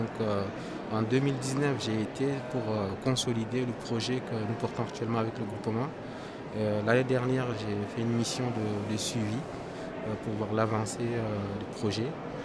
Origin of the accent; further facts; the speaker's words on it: Chad; d'une part, je suis natif du Tchad, donc j'ai vécu là-bas, donc j'ai fait une partie de mes études là-bas